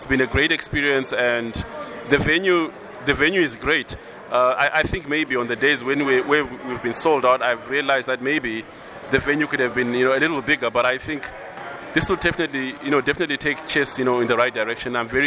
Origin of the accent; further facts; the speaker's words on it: Zimbabwe; English is a second language; moved away as an adult; now in South Africa; Okay, I come from Zimbabwe. I work in South Africa